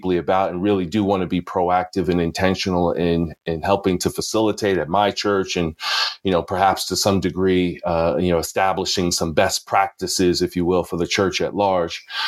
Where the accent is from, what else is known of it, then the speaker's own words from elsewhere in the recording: Philadelphia, Pennsylvania, United States; I'm from Philadelphia, PA, so close to Sister Robin, apparently.